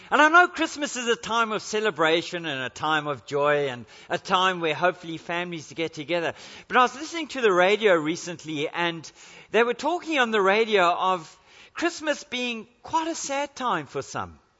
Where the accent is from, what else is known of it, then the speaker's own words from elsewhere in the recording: South Africa; now in Australia; you come here as a foreigner, as a South African, obviously born in South Africa.